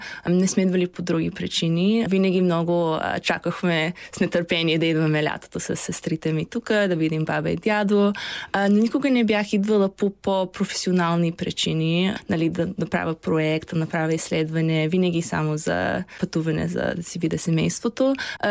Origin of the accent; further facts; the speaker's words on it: Chicago, Illinois, United States; also born or lived in Bulgaria; Аз съм родена в България и като малка съм отишла в САЩ да живея с родителите ми на 4 години в Чикаго. И сега се връщам миналата година с стипендия от програма Fulbright, една американска фондация.